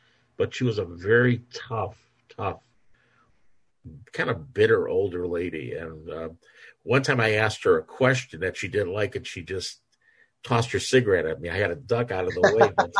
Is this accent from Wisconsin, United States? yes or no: no; Cleveland, Ohio, United States; I come from Cleveland, Ohio, and I went to USC Film School.